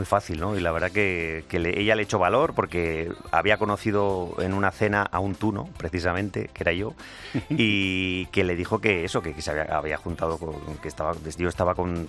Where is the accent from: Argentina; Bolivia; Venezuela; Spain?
Spain; San Sebastián, Basque Country; Soy donostiarra, soy un pichón guipuzcoano.